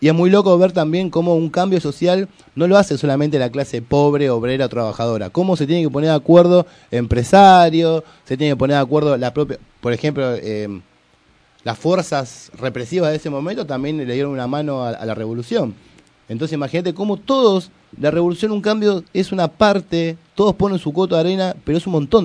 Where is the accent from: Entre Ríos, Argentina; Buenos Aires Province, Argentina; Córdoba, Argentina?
Buenos Aires Province, Argentina; Paso del Rey; La leyenda que yo soy de Paso del Rey, y cuando vine a Paso del Rey pregunto